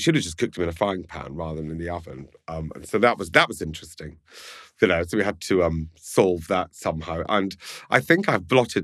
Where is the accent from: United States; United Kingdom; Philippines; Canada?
United Kingdom; Scotland; Well, I'm Scottish, so I'm just going to say yes.